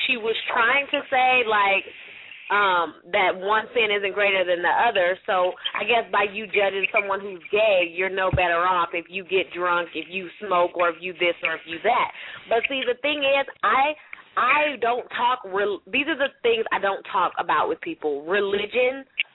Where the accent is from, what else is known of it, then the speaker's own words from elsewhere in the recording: San Francisco, California, United States; I'm from San Francisco, so I was raised, don't judge, you know, don't judge something you don't understand.